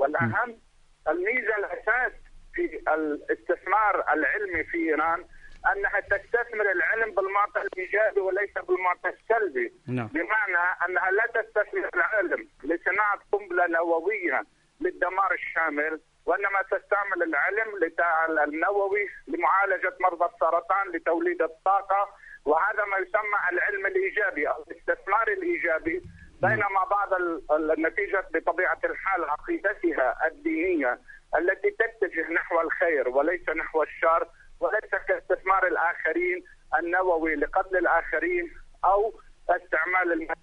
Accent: Lebanon; وعندنا في لبنان نماذج كثيرة من علماء ومخترعين

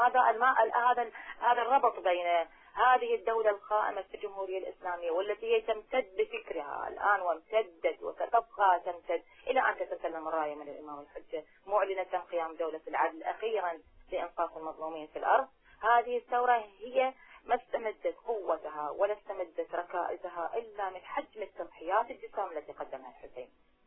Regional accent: Iraq; باعتبار أنا أيضا من العراق ونحن ذقنا الويلات والمرارات من هذا النظام

